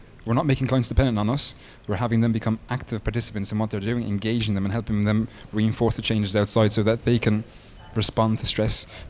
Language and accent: English; Ireland; accent: Irish; now in United States; when I got drunk, my accent got so Irish that I had to actively put on an American accent.